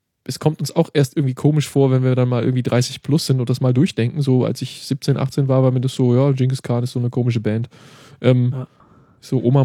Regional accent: East Germany, Germany; ich bin ja auch im Osten aufgewachsen

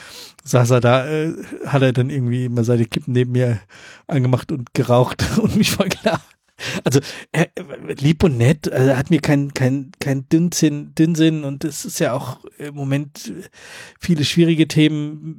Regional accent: North Rhine-Westphalia, Germany; Ich komme aus der Gegend von Köln

